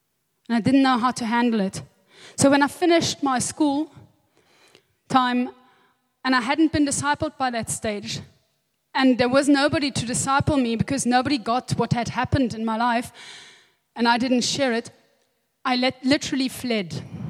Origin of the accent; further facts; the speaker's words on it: Namibia; And I'm the eldest of five children. I grew up in Namibia, and I grew up in the bonds of a loving family